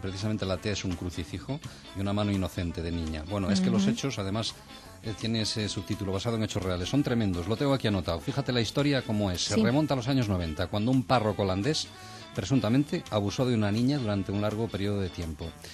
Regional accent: Galicia, Spain; en mi pueblo, en Galicia, el Viernes Santo se produce el desenclavo

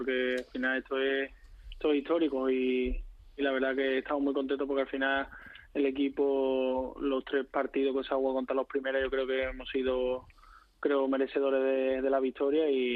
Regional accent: Seville, Andalusia, Spain; a mí en Sevilla me come más cerca. Yo que soy sevillano

